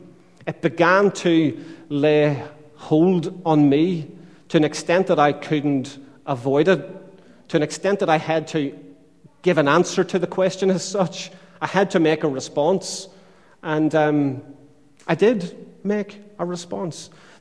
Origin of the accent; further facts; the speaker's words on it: Northern Ireland, United Kingdom; I can remember growing up in Northern Ireland that quite often you would see posters on telegraph poles